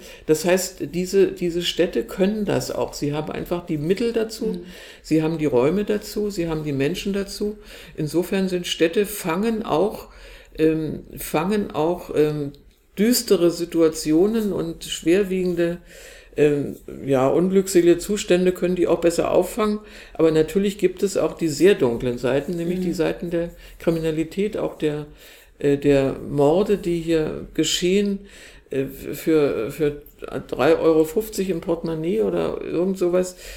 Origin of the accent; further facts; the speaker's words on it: Berlin, Germany; born there; aber ich bin ja hier auch in Berlin geboren.